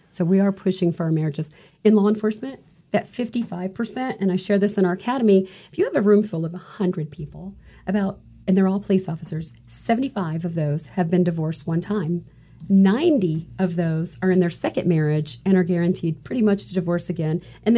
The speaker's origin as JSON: {"language": "English", "region": "Alabama", "country": "United States", "said": "I'm from Alabama, is what I say. It's Tennessee, Georgia, and Alabama."}